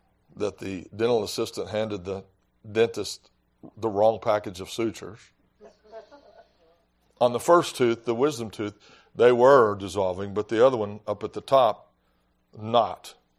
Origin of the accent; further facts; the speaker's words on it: Texas, United States; Now, here's my point. I'm not that tough. I'm from West Texas.